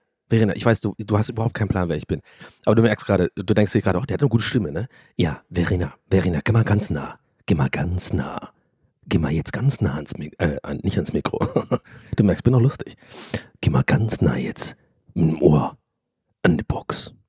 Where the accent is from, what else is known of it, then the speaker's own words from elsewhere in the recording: Dublin, Leinster, Ireland; German is a second language; now in Germany; ich bin Ire übrigens, ich komme aus Dublin. Bin 1,82 Blauaugen. Gerade ein bisschen, vielleicht 5 Kilo zu viel, aber das können wir ja noch wegkriegen. Werd 40